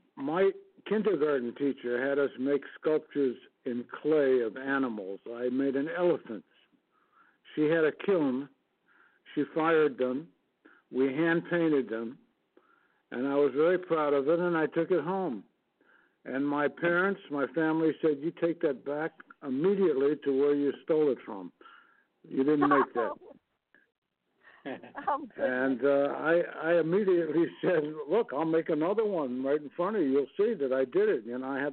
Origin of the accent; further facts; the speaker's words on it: Cleveland Heights, Ohio, United States; I was from Cleveland Heights, Ohio.